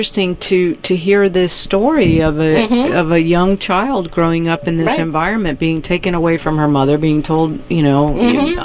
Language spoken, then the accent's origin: English; Miami, Florida, United States; I was growing up in Miami, and of course, in Miami-Dade in particular